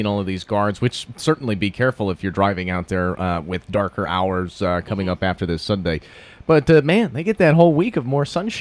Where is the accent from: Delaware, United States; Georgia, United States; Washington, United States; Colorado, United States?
Colorado, United States; Loveland; also born or lived in Fort Collins; I noticed one thing when I was growing up in Loveland and Fort Collins, it's, you know, they were prosperous cities.